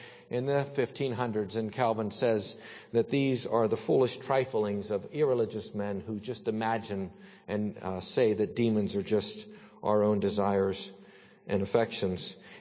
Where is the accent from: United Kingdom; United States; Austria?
Austria; Salzburg; my nickname growing up in Salzburg was